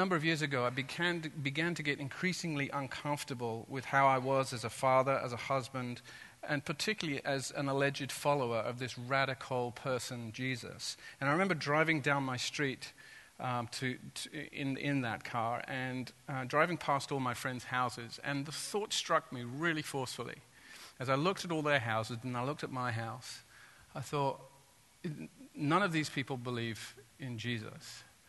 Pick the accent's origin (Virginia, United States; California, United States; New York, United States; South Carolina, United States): California, United States; Santa Cruz; I come from Santa Cruz, by the way.